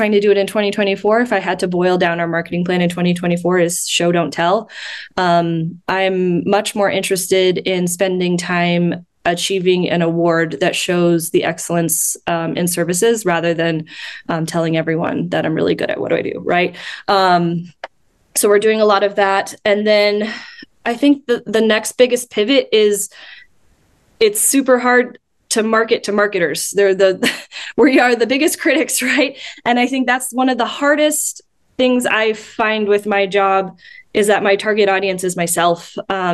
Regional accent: Alaska, United States; now in Las Vegas, United States; I am originally from Alaska, which I rarely find anyone who is.

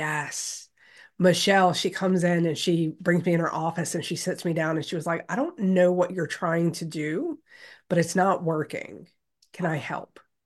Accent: Louisiana, United States; It wasn't just what I had been raised growing up in Louisiana thinking about as a leader.

